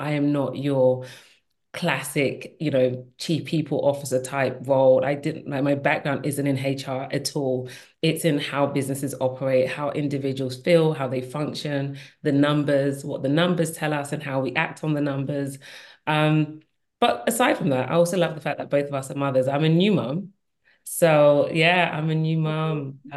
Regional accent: United Kingdom; now in United States; And of course, I'm British. I just lived in the US. My accent apparently has never left me and will never leave me, hopefully. and I'm Nigerian by, you know, parents, roots and everything about me

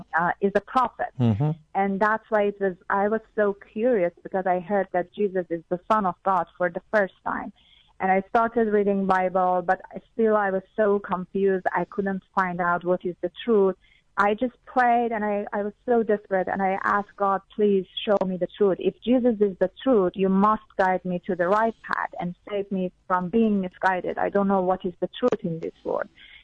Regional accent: Iran; I grew up in Iran, which is an Islamic country.

